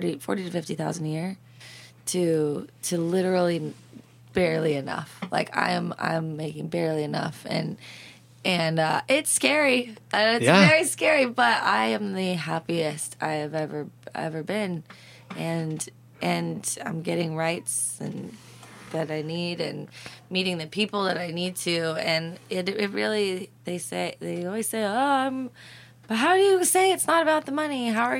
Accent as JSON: {"language": "English", "town": "Santa Barbara", "region": "California", "country": "United States", "tie": "born or raised there", "said": "her and I grew up in Santa Barbara together, which is, like, really weird."}